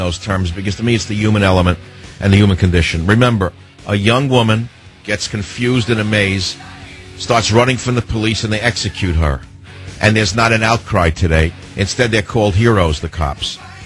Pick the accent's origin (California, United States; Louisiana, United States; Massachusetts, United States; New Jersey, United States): California, United States; San Francisco; on KSFO in my hometown of San Francisco.